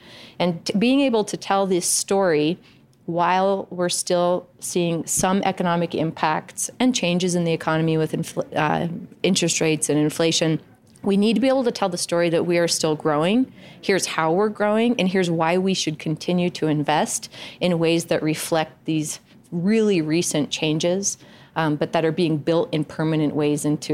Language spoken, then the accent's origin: English; Salt Lake City, Utah, United States; people say, where are you from? I'm from Salt Lake. Oh, which neighborhood are you in? I live in West Valley.